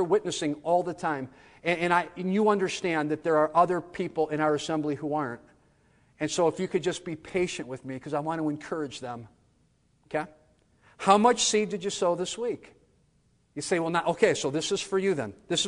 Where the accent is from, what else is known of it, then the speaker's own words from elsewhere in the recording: Cleveland, Ohio, United States; I know that because I'm from Cleveland and people in Greenville are nicer.